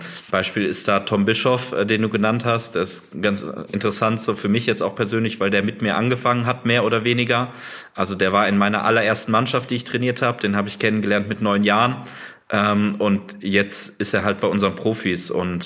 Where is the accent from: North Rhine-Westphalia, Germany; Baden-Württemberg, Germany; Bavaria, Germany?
North Rhine-Westphalia, Germany; Wuppertal; Und ich habe vorher meinen Bachelor in Sportwissenschaft und Spanisch gemacht, in Wuppertal an der Uni, wo ich herkomme.